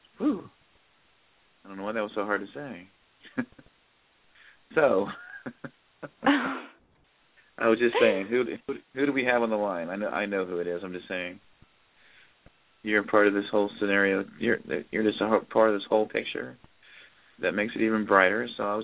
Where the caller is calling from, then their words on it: Ohio, United States; I'm in Ohio, and Bree is in Montana.